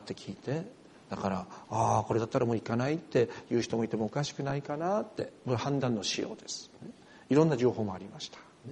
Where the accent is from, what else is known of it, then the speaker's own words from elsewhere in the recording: Yamagata, Japan; 私山形出身だし、そしてスリップするような行き道だったし